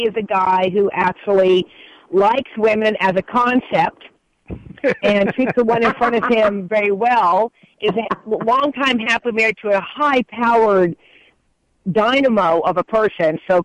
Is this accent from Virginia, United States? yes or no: no; Berkeley, California, United States; And I'm from Berkeley as well